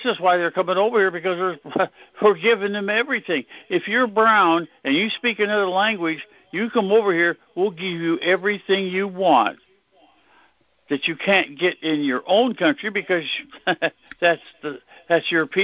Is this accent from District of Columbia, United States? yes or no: yes; Washington, District of Columbia, United States; born there; So I had to walk right back to the hospital I was born in D.C. and wait and get it